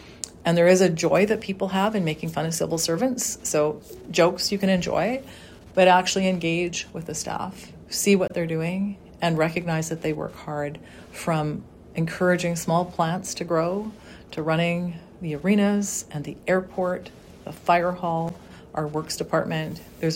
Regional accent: British Columbia, Canada; I love this town. It's my hometown. My soul is here.

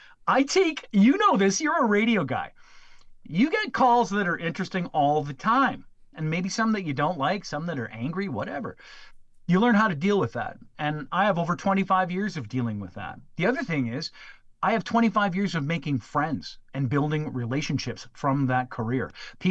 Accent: Canada; We're Canadian. We should be neighbors and friends

